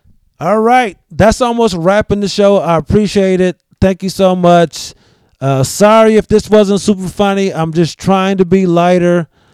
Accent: New York, United States; Being a New Yorker, I would probably bring somebody in from New York to do some nice wings

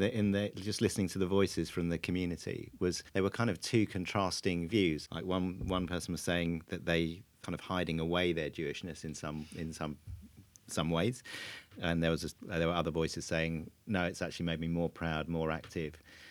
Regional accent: United Kingdom; the reality of the world in which we live as British Jews

